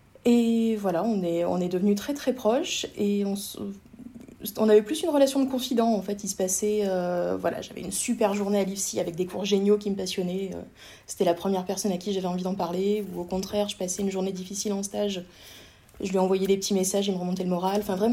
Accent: Provence-Alpes-Côte d'Azur, France; now in Lorraine, France; À la base, je suis originaire de Provence et je me suis retrouvée en Lorraine.

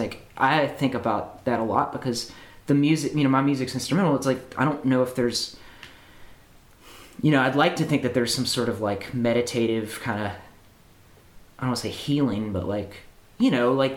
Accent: the South, United States; I mean, as a Southerner, I will say that, you know, coming out here, there's a hopefulness.

